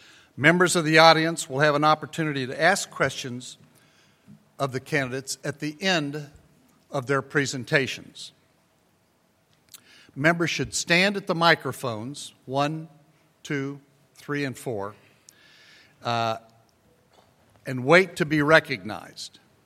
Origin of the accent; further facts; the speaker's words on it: Wichita, Kansas, United States; I was your 1988 president. I'm from Wichita, Kansas.